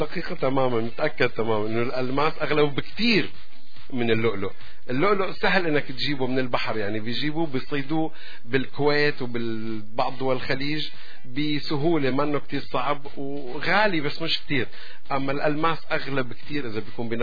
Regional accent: Syria; نحن كلنا سوريين، بنحكي سوري

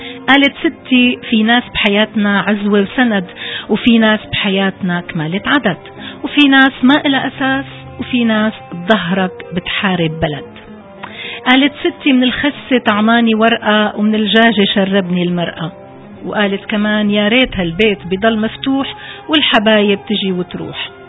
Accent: Syria; حسكاوية، وعزة نفسي إدلبية. وما مننسى دير الزور. إذا مشكلتك من وين أنا؟ بحب قلك أنا سورية من شروق الشمس لغروبة.

